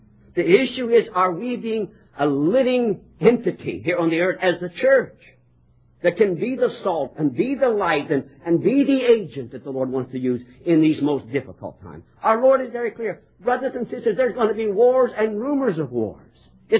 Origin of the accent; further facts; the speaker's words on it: United States; I'm glad I'm an American. I can't say I'm proud to be an American. I'm glad to be an American.